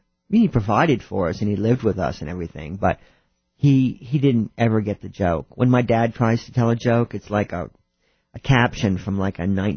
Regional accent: New York, United States; I mean, maybe I came from New York, so the bar was set pretty high in terms of behavior that's not particularly warm.

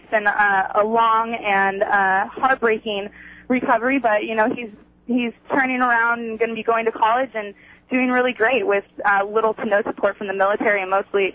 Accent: California, United States; No, I'm from Butte County.

